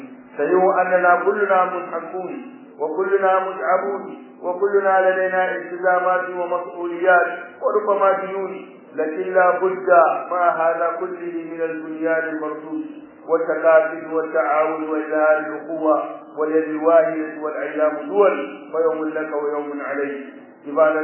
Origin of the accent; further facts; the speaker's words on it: Nigeria; وأكثر ما يؤلم كثيرا من الأسر اليوم في بلدنا نيجيريا